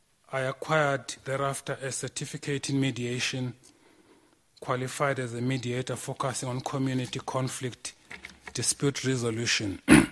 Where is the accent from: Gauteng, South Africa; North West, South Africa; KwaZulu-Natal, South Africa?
KwaZulu-Natal, South Africa; Mtubatuba; I'm a South African citizen by birth. I was born and brought up at Mtubatuba in the province of KwaZulu-Natal.